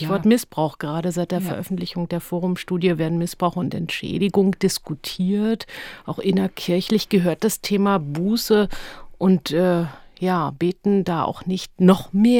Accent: Berlin, Germany; Ich bin in West-Berlin aufgewachsen.

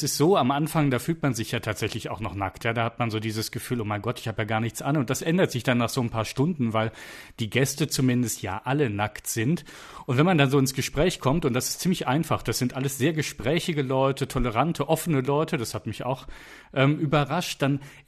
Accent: Cologne, North Rhine-Westphalia, Germany; ich bin Kölner, ich kenne den Kölner Karneval

